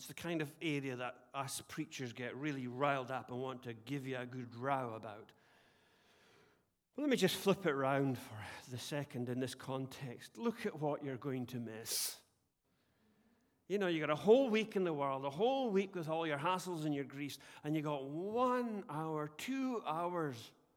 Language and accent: English; Scotland, United Kingdom; He's English and I'm Scottish.